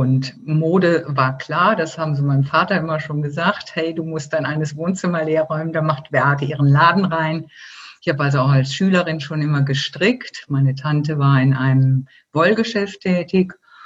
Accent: Germany; moved away as an adult; now in Switzerland; Ich bin ja Deutsche, wie man hört, auch wenn ich seit 19 Jahren in der Schweiz lebe.

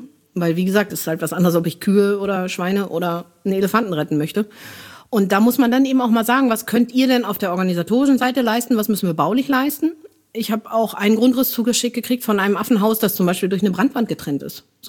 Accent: Northern Germany, Germany; ich komme aus Norddeutschland.

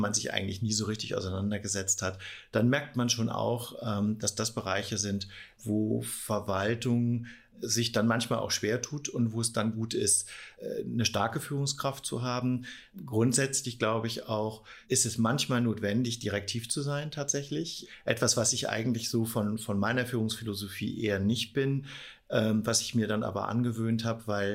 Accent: Emden, Lower Saxony, Germany; dass ich quasi mein Talent meiner Heimatstadt zur Verfügung stellen wollen

